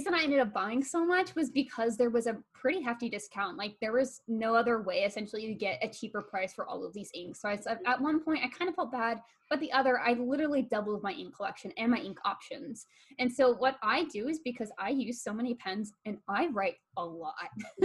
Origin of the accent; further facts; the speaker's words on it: Texas, United States; now in California; I got two of the states because I grew up in Texas. So like, I had to get Texas and I live in California.